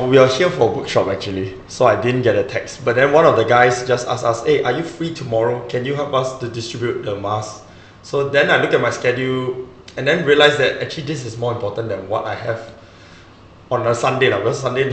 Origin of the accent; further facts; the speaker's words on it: Singapore; And I feel not just as an athlete, but as a Singaporean, it's our duty to actually give back to the country.